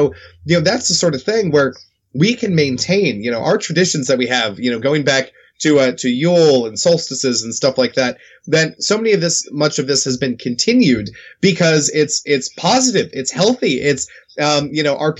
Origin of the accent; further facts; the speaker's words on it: Southern United States, United States; But, you know, as you said, you know, looking, you know, as a Southerner, you know, the Southern people have always been incredibly Christian.